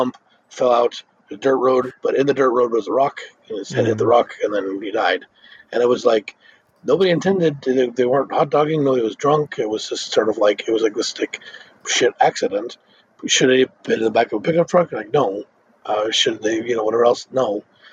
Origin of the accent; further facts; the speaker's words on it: Prescott, Arizona, United States; growing up in Prescott, where sort of like, it's like sometimes it's insular small town bullshit